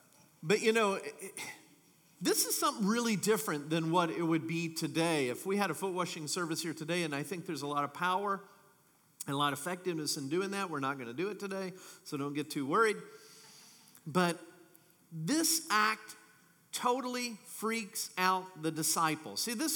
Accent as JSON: {"language": "English", "region": "Kentucky", "country": "United States", "said": "And I get, being from Kentucky, you know, when you start traveling, it comes with a lot of jokes, believe you me."}